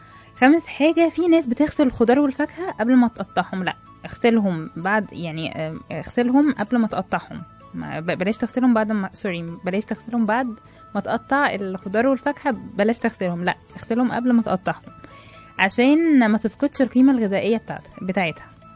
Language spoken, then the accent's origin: Arabic; Egypt; طيب في حاجة كمان احنا كمصريين بنعملها